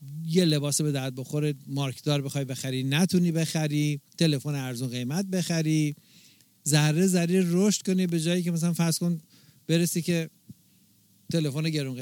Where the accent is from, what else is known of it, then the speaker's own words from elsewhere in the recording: Iran; آره ما از ایران اومدیم